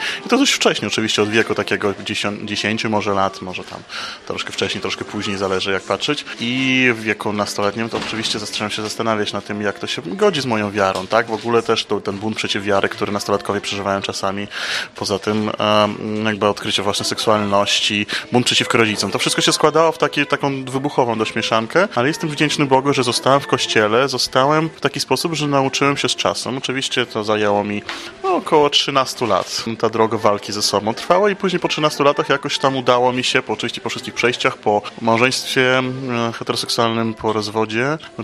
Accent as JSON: {"language": "Polish", "country": "Russia", "tie": "born or raised there", "second_language": "Polish", "moved": "as an adult", "lives_now": "Poland", "said": "jestem Rosjaninem, który mieszka dopiero od 6 lat w Polsce, natomiast dorastałem oczywiście w Rosji, w środowiskach otwartego, ale kościoła prawosławnego."}